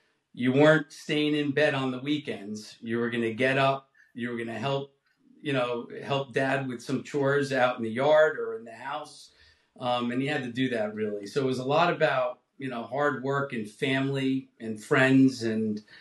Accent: Hasbrouck Heights, New Jersey, United States; So I grew up in North Jersey in a small town called Hasbrook Heights.

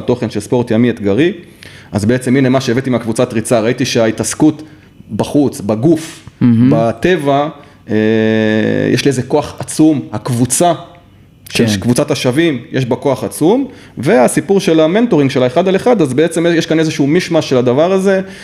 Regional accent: Jerusalem, Jerusalem District, Israel; אז גדלנו שם עד גיל בעצם 13 שלי, 97 ההורים שלי עברו לשכונה במערב העיר שנקראת קריית יובל.

